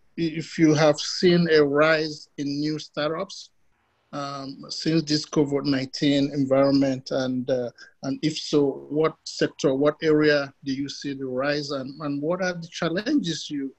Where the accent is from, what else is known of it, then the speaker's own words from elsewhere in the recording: Washington, District of Columbia, United States; From my home city of Washington, D.C. area.